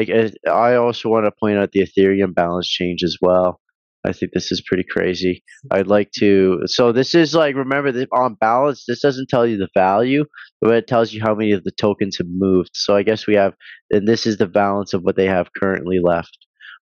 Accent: Canada; I'm Canadian, right?

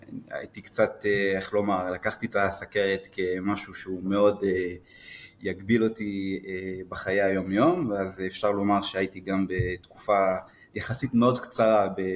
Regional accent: France; Hebrew is a second language; now in Israel; כפי שאתם שומעים, אני צרפתי במקור.

